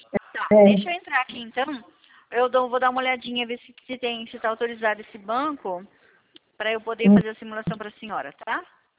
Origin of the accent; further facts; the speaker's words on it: São Paulo, Brazil; Eu sou do estado de São Paulo.